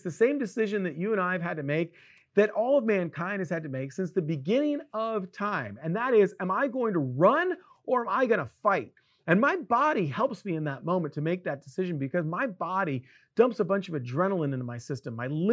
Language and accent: English; Florida, United States; Now, I grew up in Florida.